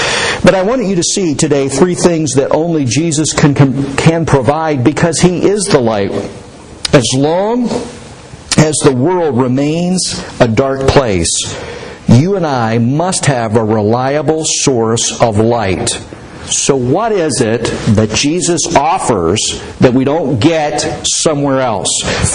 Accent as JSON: {"language": "English", "town": "Huntingdon", "region": "Pennsylvania", "country": "United States", "tie": "born or raised there", "said": "When I was a young person, this has been a number of years ago, in my hometown of Huntingdon, Pennsylvania"}